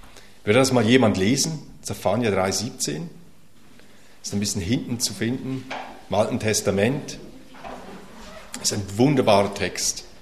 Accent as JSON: {"language": "German", "country": "Switzerland", "said": "Ich komme ja aus der Schweiz und in den Bergen, da jauchzt man. Ich komme mitten aus den Bergen und da gibt es solche Jauchzer."}